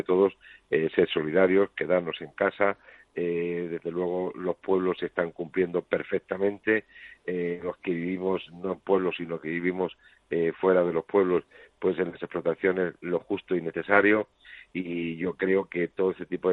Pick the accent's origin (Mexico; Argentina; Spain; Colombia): Spain; yo como español me siento muy orgulloso.